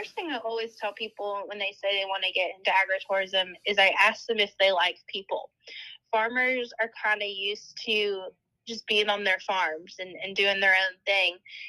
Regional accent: Maryland, United States; I should say I grew up in Maryland, and that's where my family's farm is.

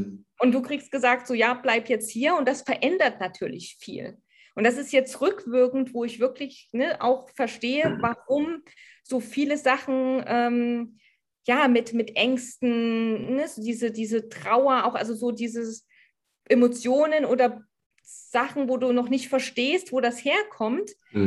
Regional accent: East Germany, Germany; ich bin halt in der DDR groß geworden, da war das alles noch ein bisschen heikler.

